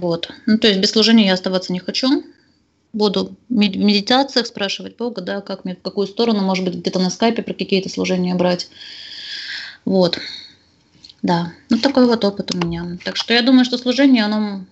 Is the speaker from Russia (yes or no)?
yes; Arctic, Russia; Я упоминала бывшего папиного коллегу, моего друга, да, который из моего родного города. А это Заполярье.